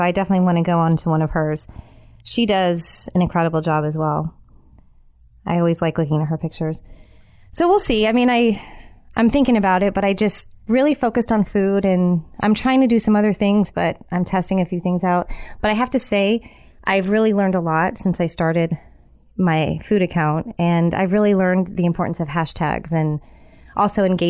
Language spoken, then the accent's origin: English; San Jose, California, United States; they were based in my hometown of San Jose, California.